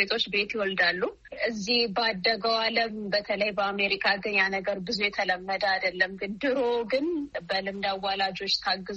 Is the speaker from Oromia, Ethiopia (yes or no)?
yes; Ambo, Oromia, Ethiopia; also born or lived in Ginde Beret; የተወለድኩት በምዕራብ ሸዋ ዞን ግንደበረት ወረዳ ውስጥ ነው። ያደግኩት ደግሞ አምቦ ከተማ ነው።